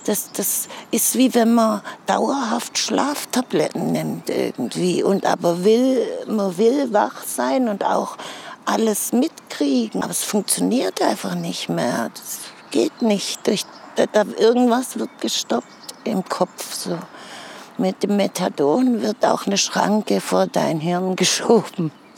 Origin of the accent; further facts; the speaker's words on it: Stuttgart, Baden-Württemberg, Germany; born there; ich bin in Stuttgart geboren, habe aber witzigerweise einen italienischen Ausweis und kriege auch keinen deutschen.